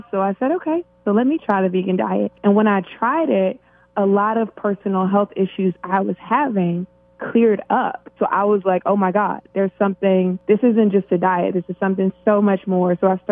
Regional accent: Washington, District of Columbia, United States; moved away as an adult; now in Los Angeles, United States; Okay, so I'm originally from Washington, D.C., which is a city of government and politics.

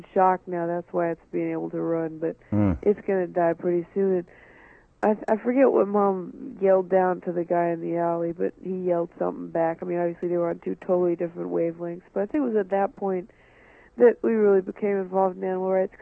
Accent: Harlem, New York, United States; also born or lived in Queens; It was in Harlem. It was in Queens when we had our first cats. And then when we moved to Harlem, we lived next to an alley, and there were just so many cats in the alley.

